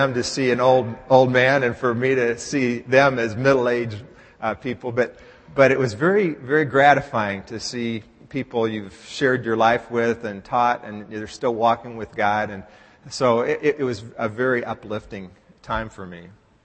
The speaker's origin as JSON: {"language": "English", "town": "Dallas", "region": "Texas", "country": "United States", "tie": "born or raised there", "said": "And some of you know that I grew up in Dallas. My sister still lives in Dallas."}